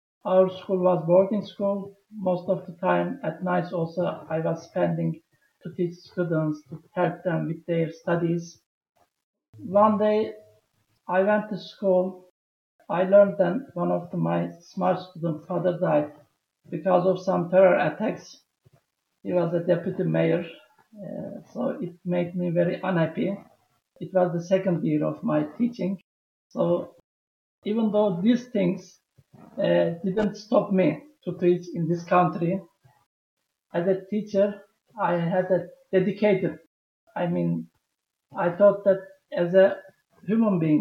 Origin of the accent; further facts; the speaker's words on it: Turkey; English is a second language; I am from Turkey.